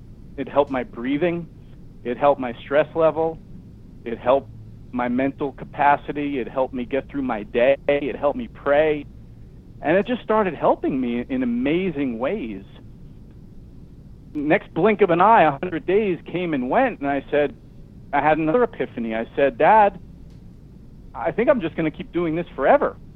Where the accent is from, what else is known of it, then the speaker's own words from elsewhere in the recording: New York City, New York, United States; born there; I guess I'll start about 50 years ago when I was born in New York City in the Bronx.